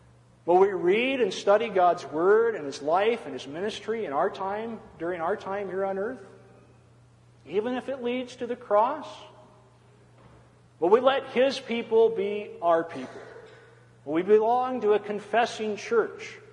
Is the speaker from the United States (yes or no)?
no; Wales, United Kingdom; I'm a Welshman with a tad of German in me.